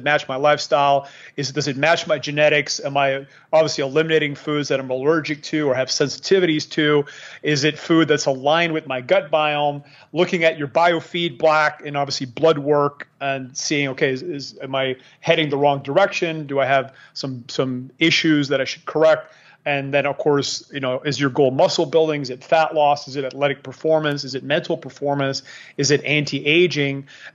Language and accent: English; Canada; again, I'm from Canada, very hard winters.